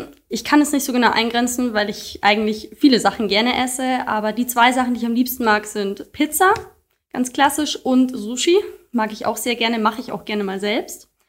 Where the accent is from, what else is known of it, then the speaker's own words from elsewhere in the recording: Regensburg, Bavaria, Germany; now in Munich, Germany; Also ich bin 25 Jahre alt und ich bin ursprünglich aus Regensburg, lebe allerdings aufgrund der Arbeit inzwischen in München.